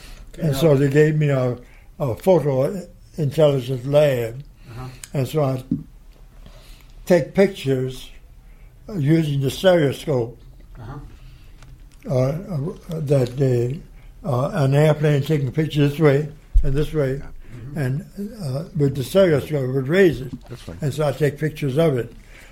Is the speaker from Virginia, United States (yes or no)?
yes; Gendron, Virginia, United States; born there; Well, I was born in Gendron, Virginia, but I lived there less than a year